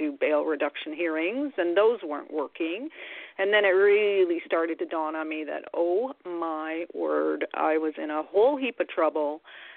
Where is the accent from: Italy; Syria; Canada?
Canada; now in United States; as a Canadian citizen operating in the U.S. under an investor visa